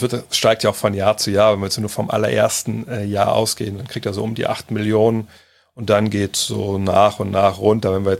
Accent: Germany; den ich auch verstehen kann, bin ja auch Deutscher

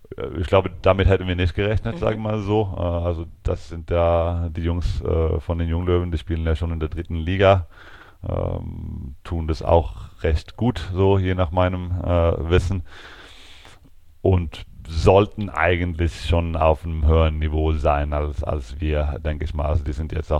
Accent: Lund, Skåne, Sweden; German is a second language; oder es geht nach Lund, also meine Heimatstadt in Schweden.

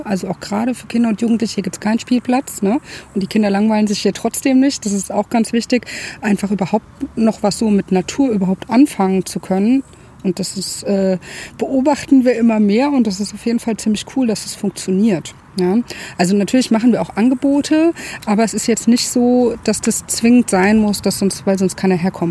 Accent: Frankfurt, Hesse, Germany; Ich komme eigentlich aus Frankfurt, habe an der Ostsee gelebt zu der Zeit

